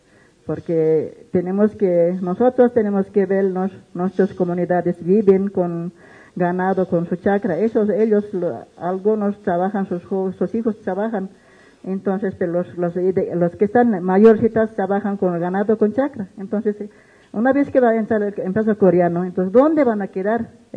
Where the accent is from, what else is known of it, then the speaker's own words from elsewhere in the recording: La Paz, Bolivia; nosotros somos de Pacaje, ahorita estamos ejerciendo como autoridades.